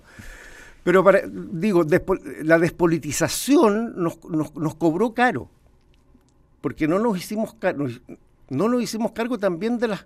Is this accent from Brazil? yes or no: yes; Brazil; Y en América Latina, Argentina está en 1,2 y Brasil, de donde vengo yo, 1,3.